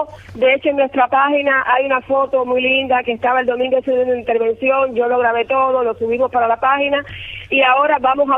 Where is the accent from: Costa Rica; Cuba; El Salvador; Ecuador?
Cuba; todos somos cubanos.